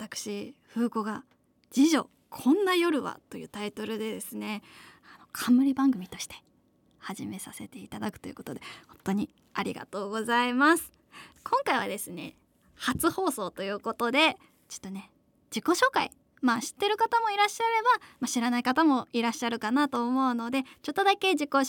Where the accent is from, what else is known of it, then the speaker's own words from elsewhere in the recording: Sapporo, Hokkaido, Japan; moved away as an adult; also born or lived in Tokyo; now in Osaka, Japan; 出身は、北海道の札幌市です。生まれたのは東京らしいんですけど、本当に生まれてすぐ札幌市に移り住んだので、もう全然東京の記憶はないですね。まあ、北海道で、18年間育ちまして、紆余曲折ありまして、今は大阪で 舞台役者をしながら